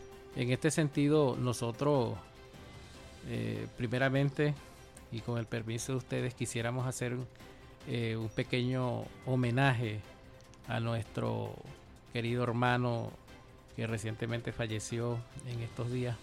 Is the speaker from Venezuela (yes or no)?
yes; Anzoátegui, Venezuela; first language Kari'ña; Spanish is a second language; Un saludo en mi idioma materno, soy cariña del estado Anzoátegui.